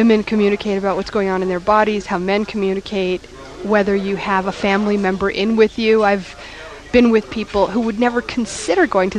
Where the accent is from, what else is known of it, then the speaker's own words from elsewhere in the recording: Poughkeepsie, New York, United States; I am from Poughkeepsie, New York, and I listened to Top 40 AM radio until I was in high school.